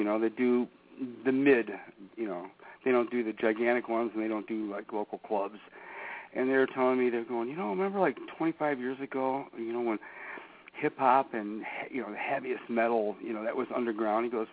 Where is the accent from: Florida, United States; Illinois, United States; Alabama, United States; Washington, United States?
Illinois, United States; Chicago; But when I grew up in Chicago, I listened to everything.